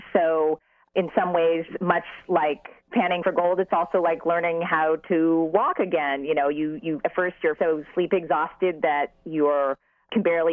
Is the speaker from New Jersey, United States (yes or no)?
no; California, United States; Well, I'm the daughter of Chinese immigrants, American-born, and I grew up in the Bay Area